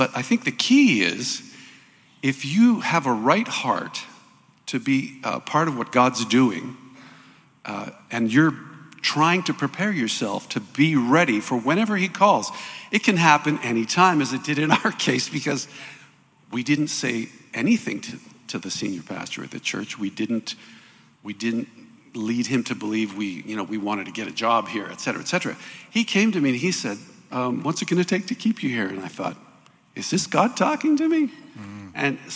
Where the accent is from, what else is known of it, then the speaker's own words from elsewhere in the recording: Canada; well, I'm a Canadian. I can't stay.